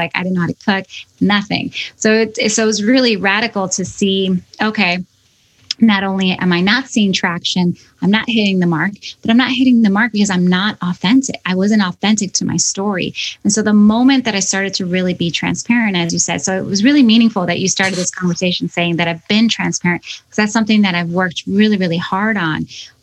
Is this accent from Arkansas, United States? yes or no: no; Chicago, Illinois, United States; And we're both from Chicago and we know it's like, it's a hustler kind of mentality in the agency world.